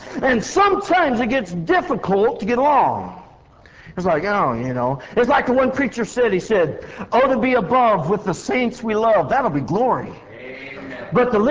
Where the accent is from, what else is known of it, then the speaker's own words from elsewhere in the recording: California, United States; Now, you got to understand, I grew up in California.